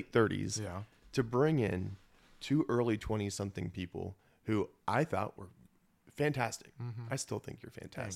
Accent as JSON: {"language": "English", "region": "Florida", "country": "United States", "tie": "born or raised there", "said": "I grew up in Florida. I didn't wear shoes. I lived a mile from the ocean for 17 years of my life."}